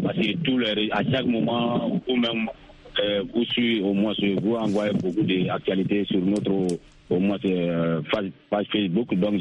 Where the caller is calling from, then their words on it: Soumitine, Mali; Quant à moi … depuis dans mon village natal à Soumitine.